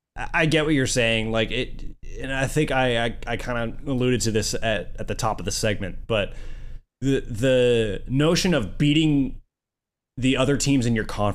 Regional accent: the South, United States; Like, you know, I grew up in the South.

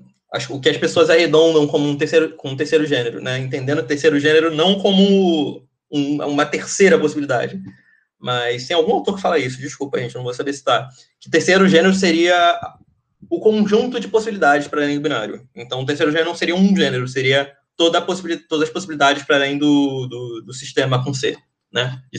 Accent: Mato Grosso do Sul, Brazil; born there; porque eu nasci no Mato Grosso do Sul

